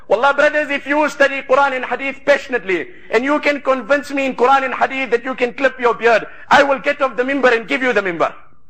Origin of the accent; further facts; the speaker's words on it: South Africa; brother, I don't know you, you don't know me, I'm from South Africa